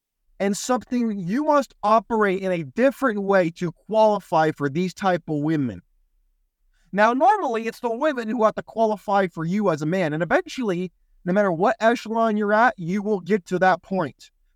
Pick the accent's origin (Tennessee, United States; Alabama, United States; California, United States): California, United States; But let me tell you, growing up in Silicon Valley, one of the girls I went to high school with, her mom was the CEO of Apple, okay?